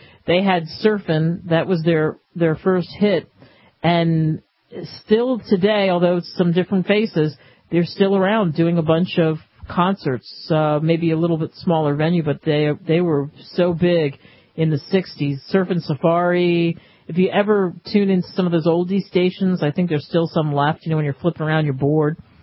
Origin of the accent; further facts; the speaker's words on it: New Jersey, United States; Now, I grew up in New Jersey, and we used to make jokes about Pennsylvania drivers